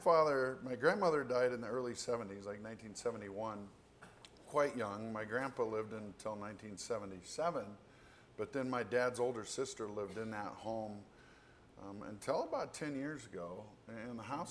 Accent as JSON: {"language": "English", "town": "Hot Springs", "region": "South Dakota", "country": "United States", "tie": "born or raised there", "also_born_or_lived": "Rapid City", "said": "I was born here in Rapid City, only lived here until I was about three or three and a half. My dad worked for Black Hills and got transferred when I was about three to Hot Springs."}